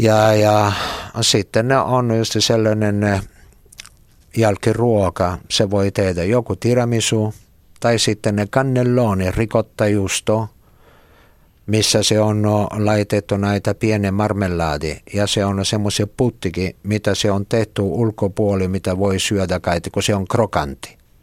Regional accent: Italy; Finnish is a second language; now in Finland; vaikka mä olen italialainen, mä tukkaan olla myöskin suomalainen, kun mulla on myöskin Suomen kansalaisuus.

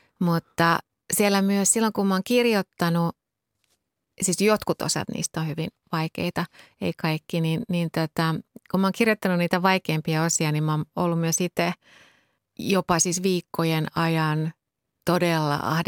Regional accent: Kintaus, Central Finland, Finland; mä oon maalta kotoisin, Keski-Suomesta, pienestä kylästä nimeltä Kintaus ja se oli silloin erityisen pieni. Silloin oli 80-luvulla, kun mä oon ollut lapsi

